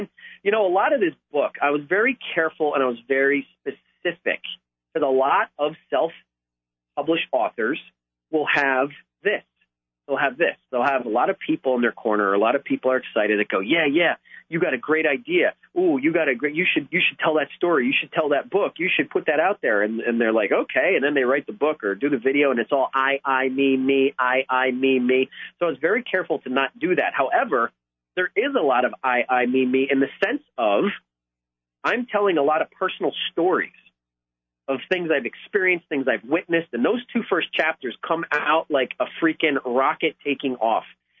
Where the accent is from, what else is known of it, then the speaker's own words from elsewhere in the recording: New Jersey, United States; I grew up in New Jersey.